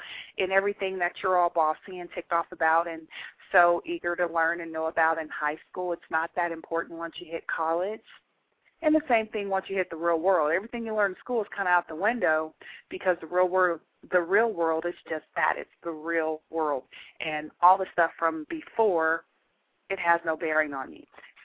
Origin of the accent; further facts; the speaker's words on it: California, United States; now in Dallas, United States; We are originally from California and we reside in Dallas, Texas.